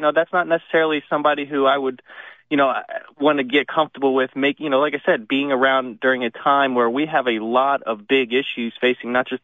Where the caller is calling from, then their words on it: Oklahoma City, Oklahoma, United States; from Oklahoma City.